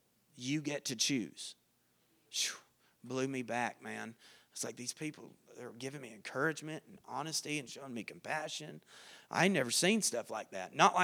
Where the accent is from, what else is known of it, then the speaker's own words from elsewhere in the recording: Chattanooga, Tennessee, United States; because all my charges were in Georgia and I'm from Chattanooga, right?